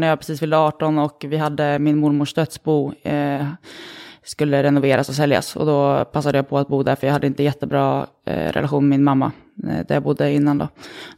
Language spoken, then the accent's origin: Swedish; Sweden; also born or lived in Switzerland; Jag är född i Schweiz. Jag har halva min släkt, som inte är så stor visserligen, men de bor i alla fall kvar i Schweiz. Och jag och min mamma som är svensk flyttade hit till Sverige igen när jag var 2-3.